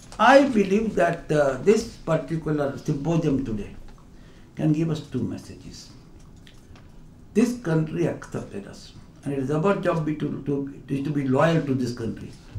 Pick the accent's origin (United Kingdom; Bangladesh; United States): United Kingdom; I ask sometimes whether … Hindu, Gujarati, Indian. I'm British, pure and simple. I'm glad to be British.